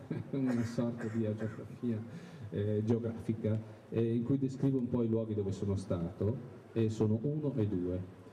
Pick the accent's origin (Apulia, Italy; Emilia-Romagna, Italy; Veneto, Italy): Emilia-Romagna, Italy; Reggio Emilia; born there; Io sono nato a Reggio, da bambino io avevo